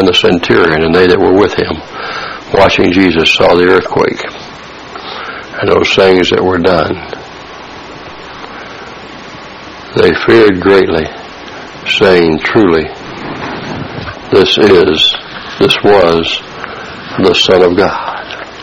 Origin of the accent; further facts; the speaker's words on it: the South, United States; accent: Southern; One of the problems of my southern accent, I guess.